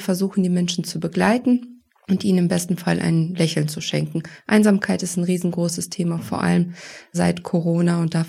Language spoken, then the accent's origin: German; Bünde, North Rhine-Westphalia, Germany; Ich komme aus Bünde, lebe da mit meiner Familie.